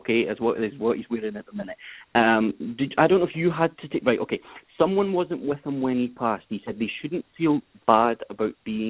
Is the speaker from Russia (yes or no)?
no; Scotland, United Kingdom; I wanted to say whiskey, but it may not have been just because I'm Scottish